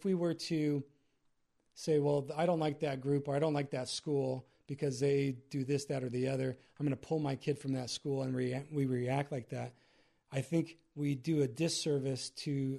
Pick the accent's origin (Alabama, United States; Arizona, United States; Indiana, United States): Arizona, United States; I grew up near Tucson, and Tucson is the University of Arizona, the Wildcats.